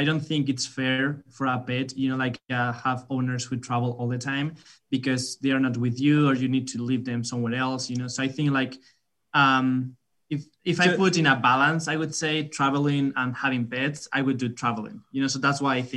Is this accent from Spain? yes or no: yes; Spain; English is a second language; Yeah, we are from Spain. That's all we do. Play soccer and talk about soccer, right?